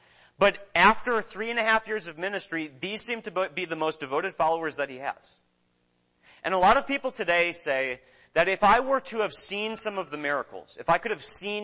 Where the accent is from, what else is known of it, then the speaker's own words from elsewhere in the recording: Minnesota, United States; Growing up in Minnesota, one of the most popular sports there is hockey.